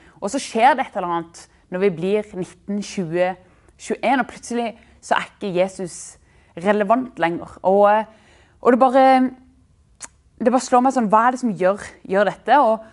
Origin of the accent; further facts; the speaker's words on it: Kristiansand, Agder, Norway; Vi har vokst opp i Kristiansand, og det er bibelbeltet og alle disse tingene. Men vi, i min alder da, i segmentet 20-30